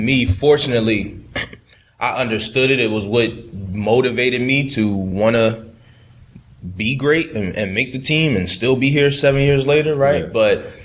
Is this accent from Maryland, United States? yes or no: yes; Baltimore, Maryland, United States; like I said, I grew up in Baltimore, that purple and black, you know.